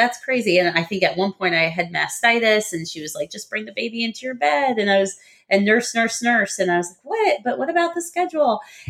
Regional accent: California, United States; for my first three children, we're from California

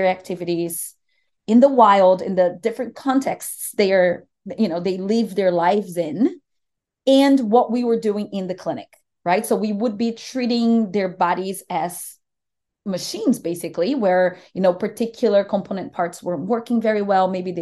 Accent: Brazil; I'm Brazilian. I grew up in Brazil

